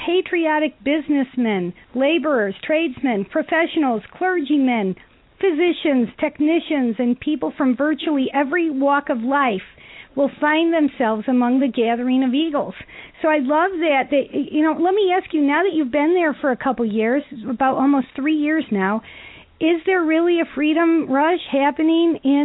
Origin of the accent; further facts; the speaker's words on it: Missouri, United States; I'm from Missouri, so of course you're saying that St. Louis and Kansas City have wrecked it for the state.